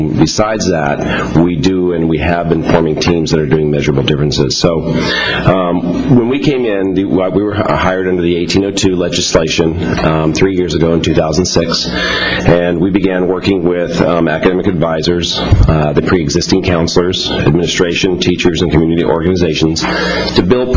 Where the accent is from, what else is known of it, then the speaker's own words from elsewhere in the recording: Dana Point, California, United States; I'm from Dana Point, and I work at San Clemente High School as a counselor